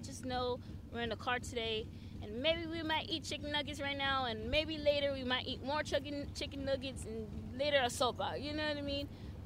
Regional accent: Oceanside, California, United States; I'm naturally from Oceanside, locally and naturally born.

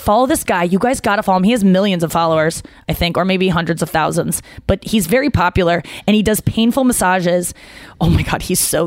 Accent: St. Louis, Missouri, United States; Yeah, I was from St. Louis.

